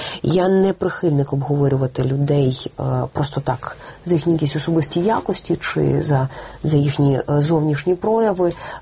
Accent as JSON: {"language": "Ukrainian", "region": "Kyiv", "country": "Ukraine", "tie": "born or raised there", "said": "Я хочу, щоб моє рідне місто вперше за 25 років мало мера киянина."}